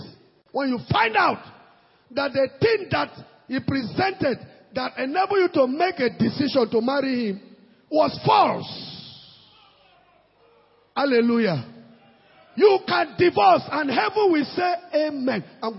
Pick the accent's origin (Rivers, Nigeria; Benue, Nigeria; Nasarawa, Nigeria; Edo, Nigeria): Nasarawa, Nigeria; Akwanga; I come from Akwanga.